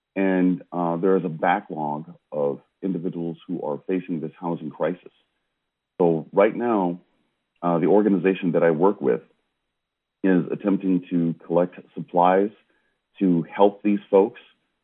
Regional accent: Davenport, Iowa, United States; a very serious situation that is going on in my hometown of Davenport, Iowa.

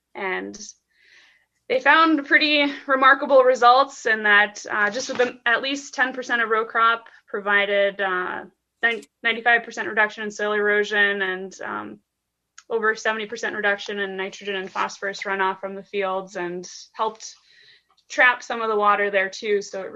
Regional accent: Minnesota, United States; now in Iowa, United States; So I'm from Minnesota originally, and I worked in the Mankato area, kind of south-central Minnesota

